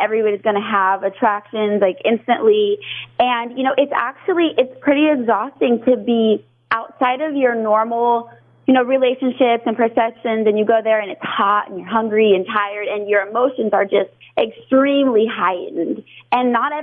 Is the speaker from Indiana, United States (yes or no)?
yes; Upland, Indiana, United States; also born or lived in Van Buren; I lived in a tiny little town called Van Buren for a few years. And then for the most part, I grew up in Upland, Indiana.